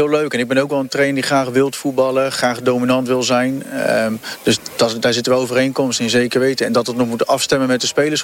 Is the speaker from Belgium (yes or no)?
no; Zeeland, Netherlands; Nou, ik kom uit Zeeland, dus denk ik, ja, dat kan je niet laten lopen, zeg maar.